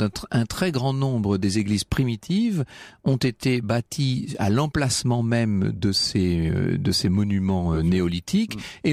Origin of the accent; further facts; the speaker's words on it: Nouvelle-Aquitaine, France; Moi, je suis originaire du Poitou. Il y a énormément de dolmens et de menhirs dans le Poitou.